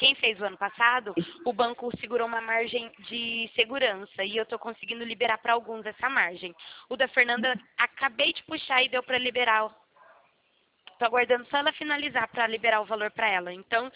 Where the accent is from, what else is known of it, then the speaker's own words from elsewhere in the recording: Presidente Prudente, São Paulo, Brazil; Não, eu sou de Prudente.